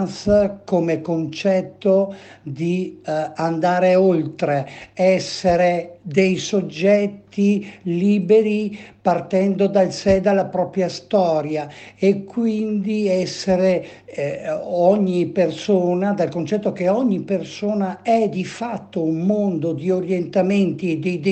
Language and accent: Italian; Verona, Veneto, Italy; sono di Verona, sono una donna transessuale